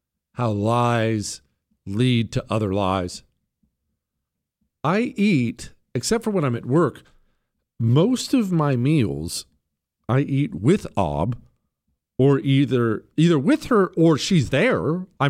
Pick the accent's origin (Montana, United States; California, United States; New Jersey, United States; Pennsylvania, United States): Montana, United States; So I grew up outdoors in Montana.